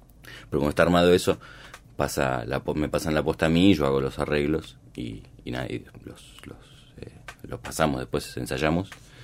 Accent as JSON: {"language": "Spanish", "town": "Tapial", "region": "Buenos Aires", "country": "Argentina", "said": "yo soy de Tapial, o sea, no es que estoy en una burbuja"}